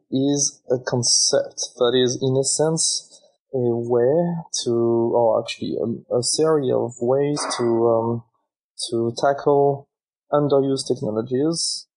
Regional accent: France; now in Australia; So I'm actually from France, just in case it's not obvious.

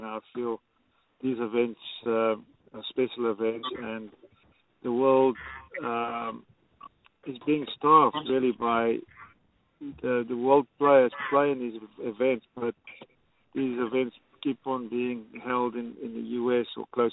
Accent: South Africa; You know, we come from the Southern Hemisphere. You know, you guys from Aussie, we from South Africa

